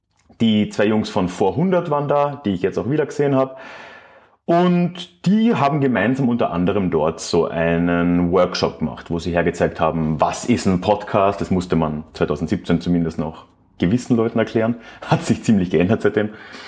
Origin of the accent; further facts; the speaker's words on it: Villach, Carinthia, Austria; sowohl in Villach, meiner Heimatstadt, mit 80 Gästen